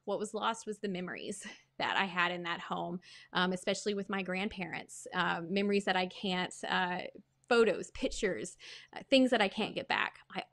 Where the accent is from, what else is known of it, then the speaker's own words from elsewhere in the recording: Tennessee, United States; I grew up in East Tennessee.